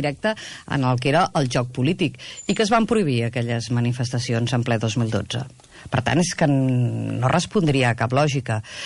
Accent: L'Hospitalet de Llobregat, Catalonia, Spain; jo que sóc de l'Hospitalet

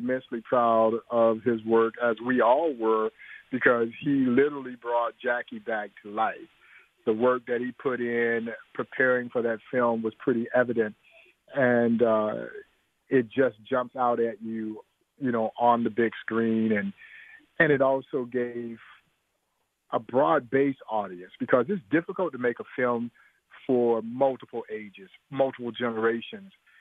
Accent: Crawfordville, Georgia, United States; I'm a kid from Crawfordville, Georgia, a town of all of 500.

